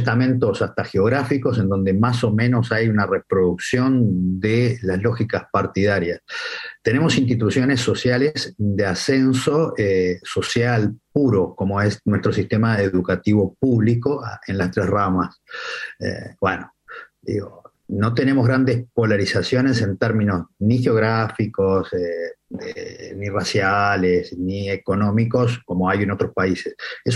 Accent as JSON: {"language": "Spanish", "country": "Uruguay", "said": "hay una matriz de cultura política en Uruguay que uno, la primera referencia que tiene, que casi la escucha desde la escuela"}